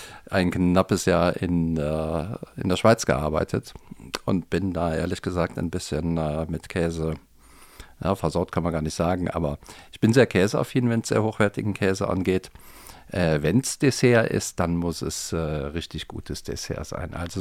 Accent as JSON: {"language": "German", "town": "Cologne", "region": "North Rhine-Westphalia", "country": "Germany", "lives_now": "Saxony, Germany", "said": "wie wird man als Kölner Weingutsleiter in Sachsen?"}